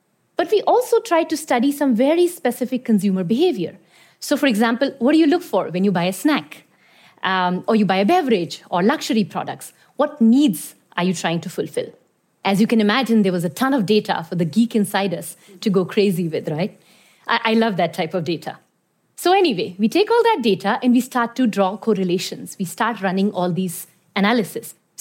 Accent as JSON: {"language": "English", "country": "Iran", "tie": "born or raised there", "also_born_or_lived": "India", "said": "I was born in India, but I grew up in Iran. I remember I was about 8 years old as a child in Iran with my family"}